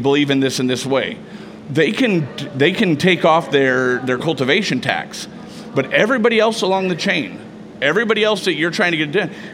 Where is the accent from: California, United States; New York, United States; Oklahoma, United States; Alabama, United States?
California, United States; I'm from the Emerald Triangle, and a lot of the farmers came up and they said, yeah, you know what, we'll get behind this.